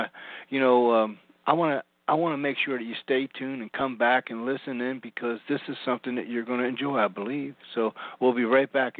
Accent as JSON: {"language": "English", "town": "Philadelphia", "region": "Pennsylvania", "country": "United States", "tie": "born or raised there", "lives_now": "Houston, United States", "said": "I grew up in the Philadelphia area"}